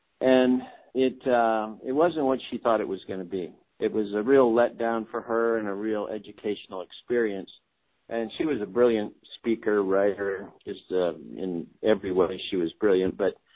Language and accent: English; Ohio, United States; moved away; But so I came out to California from Ohio in 1976 and met Pat at an auto show in Cleveland, Ohio, oddly enough.